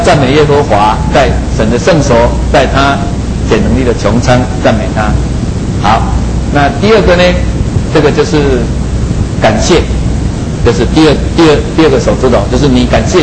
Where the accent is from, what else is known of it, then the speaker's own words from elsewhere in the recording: Taiwan; 这个我们台湾人很欣赏这个